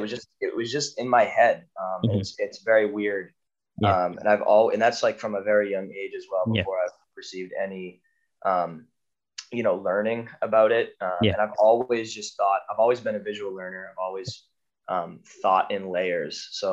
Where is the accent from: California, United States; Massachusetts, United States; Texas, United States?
Massachusetts, United States; Waltham; I'm from Waltham, Massachusetts. That's from the United States. And I've lived there my whole life so far.